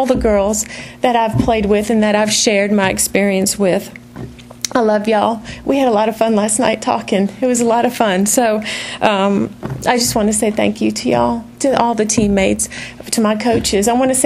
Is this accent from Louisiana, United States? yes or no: yes; New Orleans, Louisiana, United States; And we had, I grew up in New Orleans.